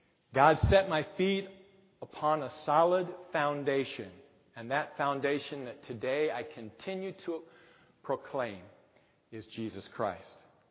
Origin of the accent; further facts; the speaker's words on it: Illinois, United States; now in Michigan, United States; I'm from Southern Illinois, and my wife's from upstate New York.